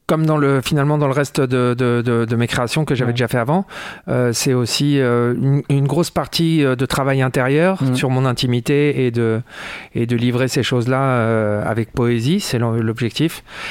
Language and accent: French; Paris, Île-de-France, France; now in Toulouse, France; Ouais, je suis né, j'ai grandi à Paris, mais mes parents se sont rencontrés à Toulouse, donc j'avais déjà des attaches pour cette ville. Et je suis retourné à Toulouse il y a quelques années